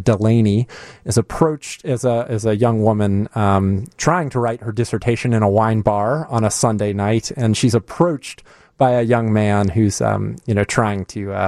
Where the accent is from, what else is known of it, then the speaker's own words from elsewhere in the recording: North Carolina, United States; I got into film as a kid, growing up in North Carolina in the 1980s.